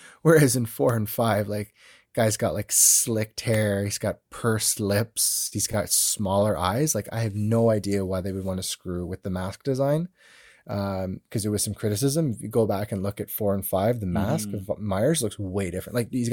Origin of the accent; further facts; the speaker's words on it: Canada; we're Canadian.